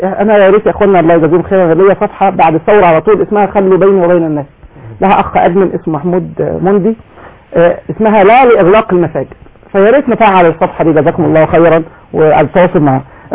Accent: Askaros, Gharbia, Egypt; born there; فالمنطقه دي فيها بعض الناس يعني فيها وفيها خيرات كثيره وناس افاضل وانا مولود فيها اصلا

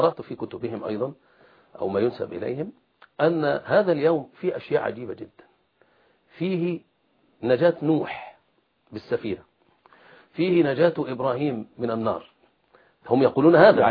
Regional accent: Egypt

